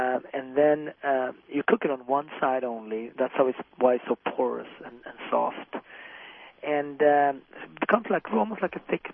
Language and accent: English; Ethiopia; I'm from Ethiopia.